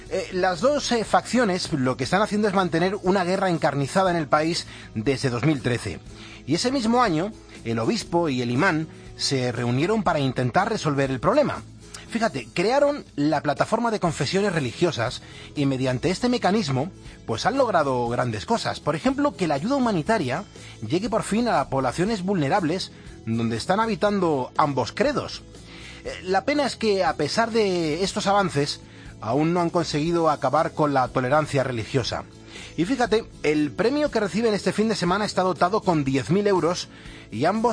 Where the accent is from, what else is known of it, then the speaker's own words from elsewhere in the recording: Spain; Somos españoles, somos gente que ama nuestro país